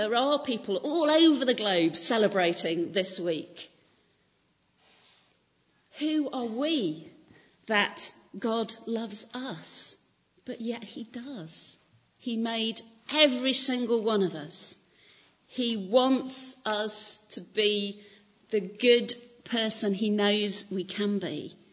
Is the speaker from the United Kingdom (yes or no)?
yes; United Kingdom; We are British, after all. It's what we do, isn't it?